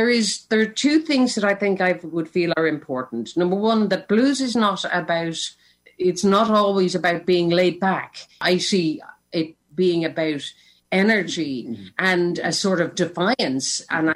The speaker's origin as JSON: {"language": "English", "country": "Ireland", "said": "it is part of what we are as Irish people"}